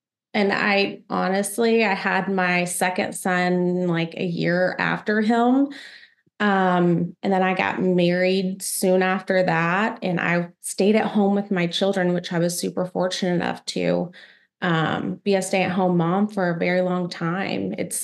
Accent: Boonville, Arkansas, United States; also born or lived in Fort Worth, Texas; So I was born in Fort Worth, Texas. We moved to a small town in Boonville, Arkansas.

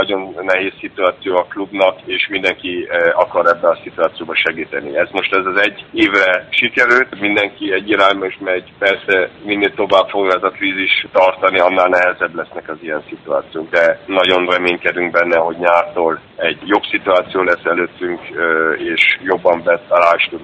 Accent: Kiel, Schleswig-Holstein, Germany; Most aktuális ponton én nagyon elégedett vagyok itt Kielben. Én itt nőttem fel

